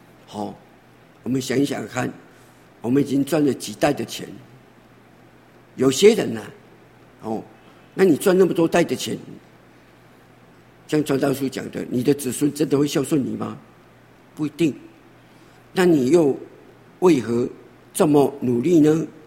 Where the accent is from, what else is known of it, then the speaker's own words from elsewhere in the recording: China; 以我们中国人的这种传统在命名的